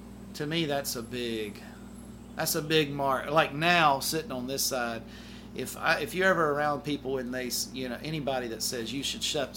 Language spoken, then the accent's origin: English; Mobile, Alabama, United States; I was up from Mobile attending school there